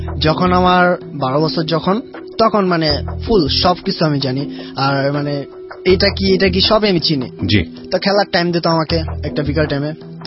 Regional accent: Narayanganj, Dhaka Division, Bangladesh; বাড়ি হয়েছে পঞ্চবটি চাঁদনি হাউজিং

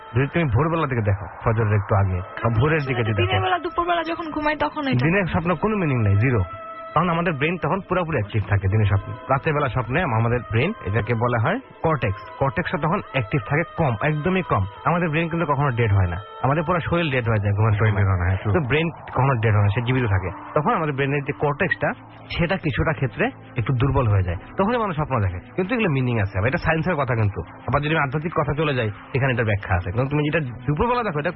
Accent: Bangladesh; আমরা যেমন বাংলাদেশি, আমরা বাংলা কথা বলি, চাইনিজ যদি থাকতাম চাইনিজ কথা বলতাম

